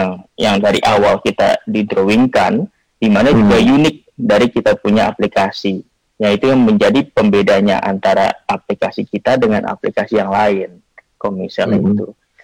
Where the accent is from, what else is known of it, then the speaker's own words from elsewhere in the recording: Jakarta, Indonesia; born there; saya asli lahir di Jakarta, kelahiran tahun 86